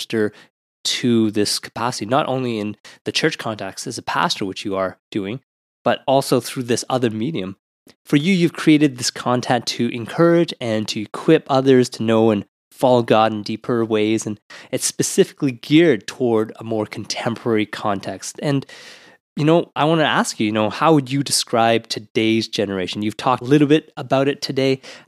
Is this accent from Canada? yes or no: yes; Canada; Being Canadian Asian now takes on a new form. We're a more visible minority.